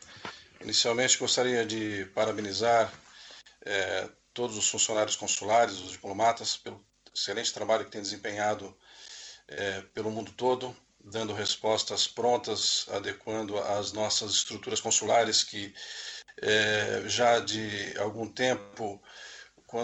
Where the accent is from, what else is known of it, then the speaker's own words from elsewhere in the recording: Brazil; Em relação à questão do Brasil, eu tenho acompanhado, até porque é um país de onde eu sou oriundo